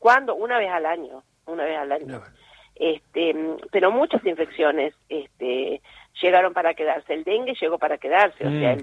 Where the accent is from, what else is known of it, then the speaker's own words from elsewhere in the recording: Trenque Lauquen, Buenos Aires Province, Argentina; Yo soy de Trenquelauken.